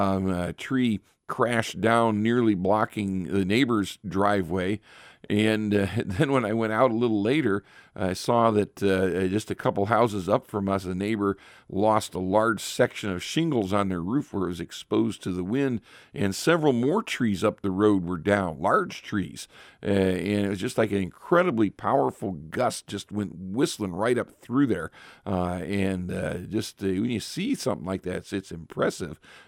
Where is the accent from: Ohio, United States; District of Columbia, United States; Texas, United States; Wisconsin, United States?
Ohio, United States; Richfield; Even where I grew up here in Richfield, Ohio, I remember my dad, who was born and raised in Richfield